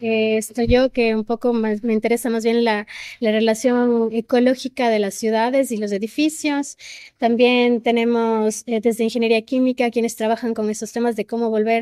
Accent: Cuenca, Azuay, Ecuador; yo soy cuencana, creo que el tema de los ríos y del agua está intrínseco en mi cantado.

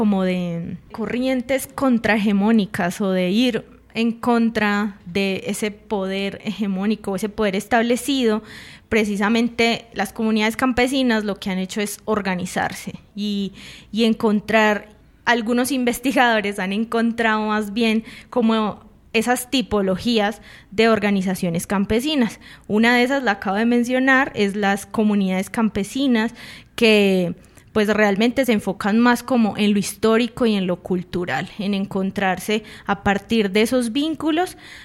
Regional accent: Yolombó, Antioquia, Colombia; allá en Antioquia, en Yolombó, de donde yo vengo, donde nací, donde está toda mi familia

